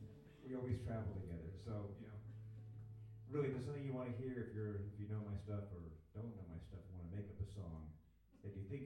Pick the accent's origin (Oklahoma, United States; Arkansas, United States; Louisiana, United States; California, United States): California, United States; Los Angeles; And I'm from Los Angeles, where there really is no old town.